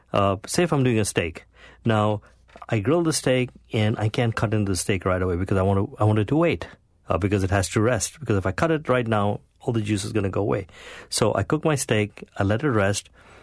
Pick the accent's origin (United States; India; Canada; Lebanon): India; I grew up in India